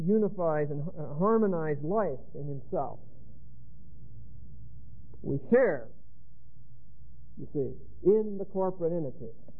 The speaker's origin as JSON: {"language": "English", "region": "Pennsylvania", "country": "United States", "said": "Back where I come from, we have kinfolk. I come from Western Pennsylvania, a level 2200 coal mine shaft, 3,622."}